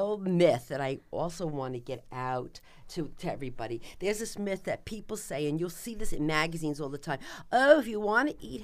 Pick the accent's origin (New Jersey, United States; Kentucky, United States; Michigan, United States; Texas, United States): New Jersey, United States; I mean, I'm from New Jersey, and I can calculate 20% off before I can speak English.